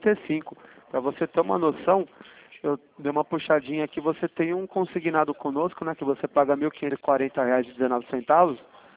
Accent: Sorocaba, São Paulo, Brazil; Eu sou aqui de Sorocaba.

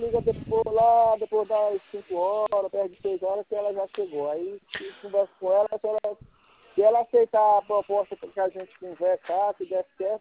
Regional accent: Northeast Region, Brazil; now in Caldas Novas, Brazil; Do Nordeste, estou aqui no Goiás agora.

